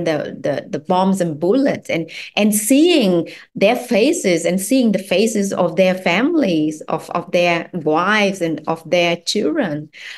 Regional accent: Vietnam; receiving from my years growing up in Vietnam.

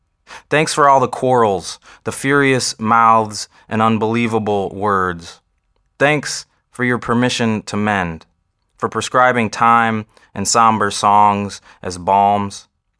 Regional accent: Toledo, Ohio, United States; moved away as an adult; also born or lived in New York; but I was born in Toledo and was there till I was about 22.

